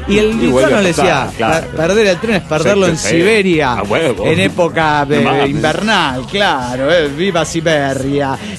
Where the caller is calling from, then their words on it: Atlanta, Georgia, United States; de Atlanta, Georgia.